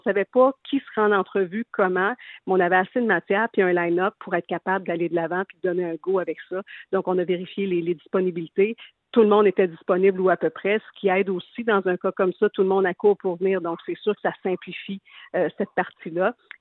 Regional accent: Quebec, Canada; moi, je viens d'Israël, qui est tout de suite à côté de Thetford Mines

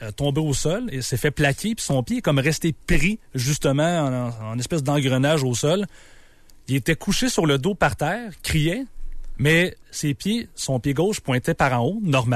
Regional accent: Trois-Rivières, Quebec, Canada; Même moi, je viens de Trois-Rivières

